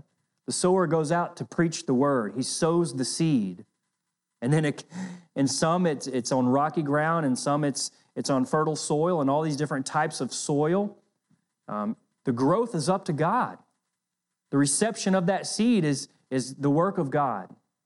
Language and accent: English; the South, United States; I grew up in the South, so I don't know if you guys know what I'm talking about, but they would have revivals every year.